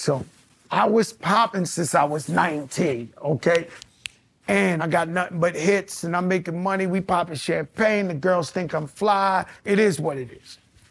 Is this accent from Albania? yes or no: no; New York, United States; now in Miami, United States; I'm from New York, but my residence is Miami.